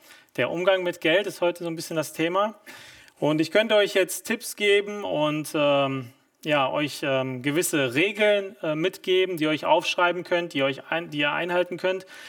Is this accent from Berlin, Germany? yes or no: yes; Berlin, Germany; Ursprünglich bin ich eigentlich groß geworden in Berlin.